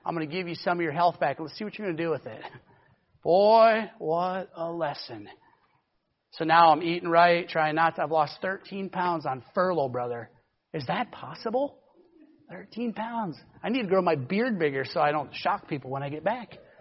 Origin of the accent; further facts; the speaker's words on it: Wisconsin, United States; I'm from Wisconsin. I got blood. I don't got blood. I got milk.